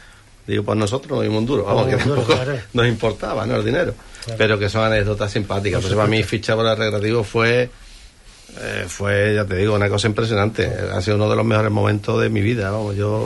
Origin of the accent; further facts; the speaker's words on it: Huelva, Andalusia, Spain; Yo soy muy de Huelva, mi madre era muy de Huelva